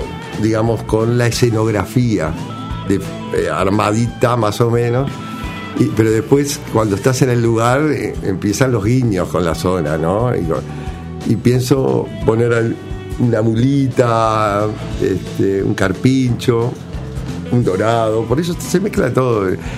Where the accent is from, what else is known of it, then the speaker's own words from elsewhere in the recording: Montevideo, Uruguay; De la Ciudad Vieja hasta Palermo, en medio de toda mi zona, ¿no? Soy más de Palermo, pero vivo ahora por acá.